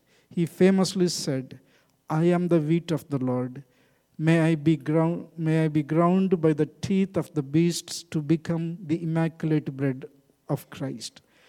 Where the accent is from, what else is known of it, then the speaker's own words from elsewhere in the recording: India; Maybe because I'm from India.